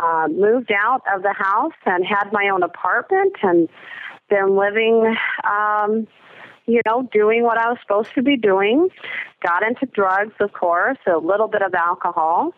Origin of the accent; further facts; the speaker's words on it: North Highlands, California, United States; Well, I'm originally from North Highlands, California. I went to a very rough high school, Highlands High School. I dropped out at the age of 16.